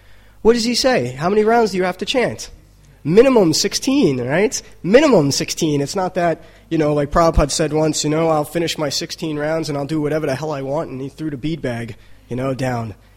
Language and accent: English; Brooklyn, New York, United States; coming from a little kid growing up in New York City, in Brooklyn, you know, and seeing how I am now.